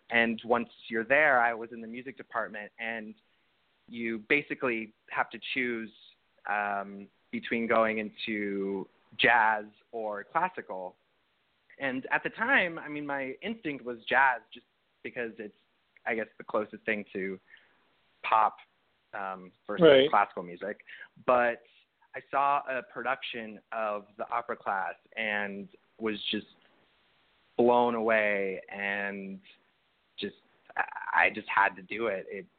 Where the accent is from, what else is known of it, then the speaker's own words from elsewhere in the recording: Santa Clarita, California, United States; I grew up in Los Angeles in a suburb called Santa Clarita, which I guess Drew Barrymore put on the map with her Netflix show.